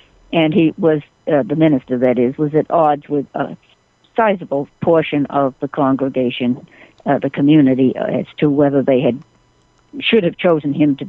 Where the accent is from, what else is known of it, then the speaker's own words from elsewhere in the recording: Massachusetts, United States; Well, I am from Massachusetts.